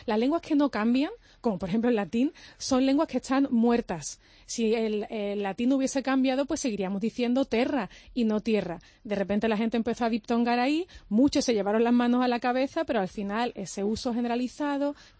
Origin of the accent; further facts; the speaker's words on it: Andalusia, Spain; de dónde sale eso del yeísmo, que digamos calle y no calle, como dicen por ejemplo en mi pueblo sevillano.